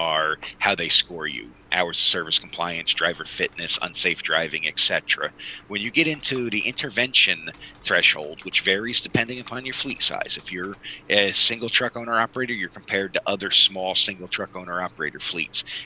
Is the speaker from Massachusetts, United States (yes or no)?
no; Pennsylvania, United States; My home state of Pennsylvania, we put that threshold at 17,000 pounds.